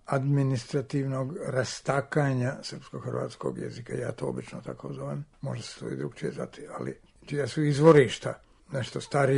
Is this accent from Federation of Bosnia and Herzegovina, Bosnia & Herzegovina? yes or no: yes; Sarajevo, Federation of Bosnia and Herzegovina, Bosnia & Herzegovina; moved away as an adult; now in Belgrade, Serbia; već više od 50 godina živim u Beogradu, a inače sam rođen i odrastao u Sarajevu